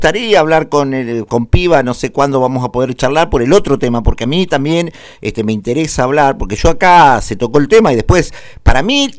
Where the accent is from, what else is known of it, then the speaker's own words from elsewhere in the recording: Argentina; porque viste que somos raros los argentinos